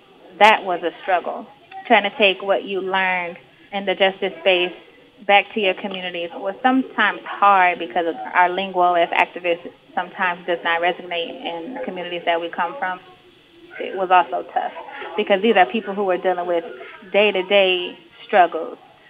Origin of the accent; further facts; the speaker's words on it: Detroit, Michigan, United States; I'm from Detroit, Michigan.